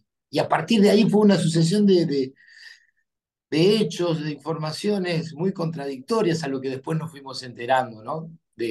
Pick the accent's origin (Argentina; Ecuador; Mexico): Argentina; San Luis; moved away as an adult; now in Buenos Aires, Argentina; yo soy de San Luis, capital, y bueno, allá por mediados de los 80, tomé la decisión de venirme a estudiar actuación a Buenos Aires